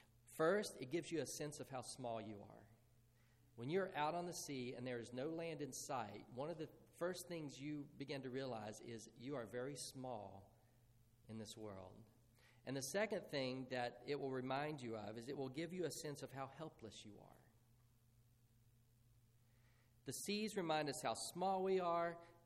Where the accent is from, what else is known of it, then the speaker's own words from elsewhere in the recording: West Virginia, United States; I can remember growing up in West Virginia as a young boy